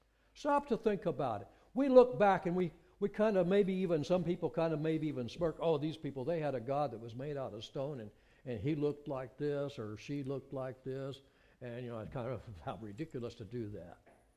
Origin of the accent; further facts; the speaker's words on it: United States; born there; I mean, I was born in America. I'm a Christian.